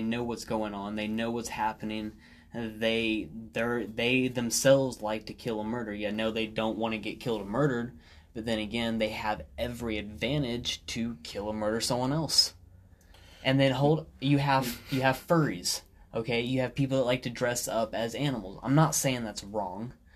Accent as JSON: {"language": "English", "region": "Indiana", "country": "United States", "tie": "born or raised there", "said": "Well, we grew up in Indiana, and the reason we moved to Colorado is because it has more opportunity for us."}